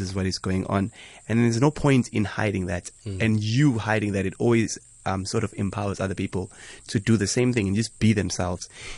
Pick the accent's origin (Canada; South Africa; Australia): South Africa; Greytown, KwaZulu-Natal; also born or lived in Pietermaritzburg; So, as you know … I'm originally from KZN. I was born in Pietermaritzburg, and then I was adopted in Greytown.